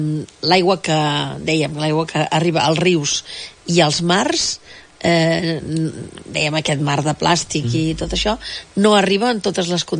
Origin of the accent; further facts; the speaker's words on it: Manresa, Catalonia, Spain; els que som de Manresa, tenim ja una certa edat, al costat de les piscines municipals de Manresa